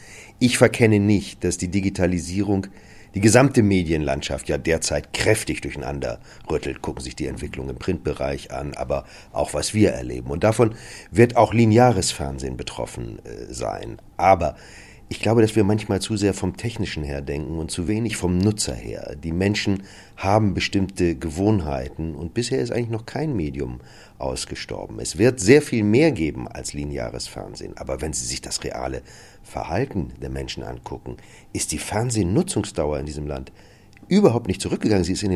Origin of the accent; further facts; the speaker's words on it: Northern Germany, Germany; also born or lived in Munich; Ich bin Norddeutscher, liebe Hamburg, aber meine zweite Liebe war immer München. Ich habe in München studiert